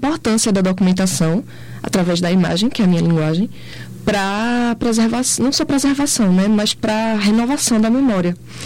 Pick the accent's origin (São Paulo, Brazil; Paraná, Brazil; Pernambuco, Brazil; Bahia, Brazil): Pernambuco, Brazil; Jaboatão dos Guararapes; Eu sou pernambucana, eu sou criada em Jabotão de Guararapes. Então, sou criada em Piedade, que é uma dos bairros com maior índice de ataque de tubarão no Brasil.